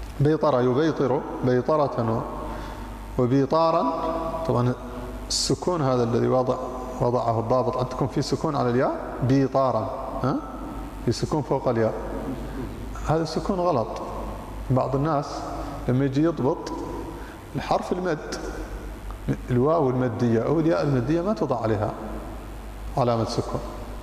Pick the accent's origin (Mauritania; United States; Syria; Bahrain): Mauritania; موريتانيا ما زال الآن، ما زال أوريك الآن. الطلاب اليوم قبل أمس اليوم يكتبون في الألواح وبنفس الطريقة في قريتي